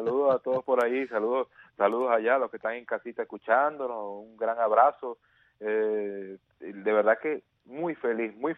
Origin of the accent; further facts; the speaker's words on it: Venezuela; moved away; hace 14 años ya casi de que salimos de Venezuela. Bueno, pero por un lado fue bueno y por el otro fue malo. O sea, malo abandonar mi país.